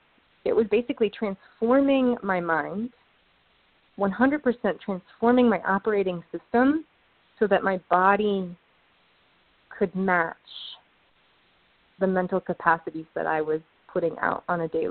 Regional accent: Ann Arbor, Michigan, United States; Yeah, I grew up in Ann Arbor. Chose to be here. I chose to be here as my family is here

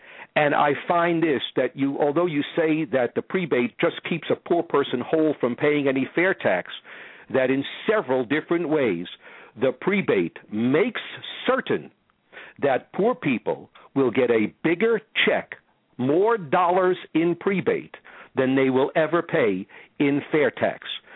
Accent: Tennessee, United States; I'm from Tennessee.

